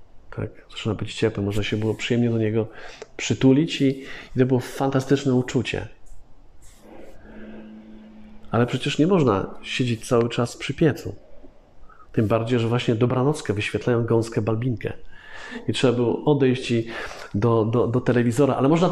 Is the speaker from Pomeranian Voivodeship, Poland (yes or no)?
no; Głogów, Lower Silesian Voivodeship, Poland; Otóż ja się urodziłem w Głogowie. To miejscowość jak miejscowość, ale pierwszy dom, pierwsze mieszkanie, jakie pamiętam, za komuny, nie było ogrzewania centralnego